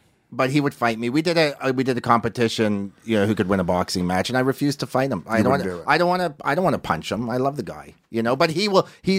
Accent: Toronto, Ontario, Canada; We're shitty Jews from Toronto. Like, we don't work out and we don't fight people.

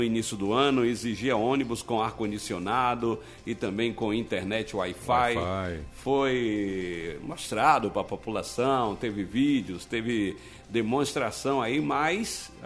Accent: Sambaituba, Bahia, Brazil; eu sou de Sambaituba. Por favor, divulga pra gente aí.

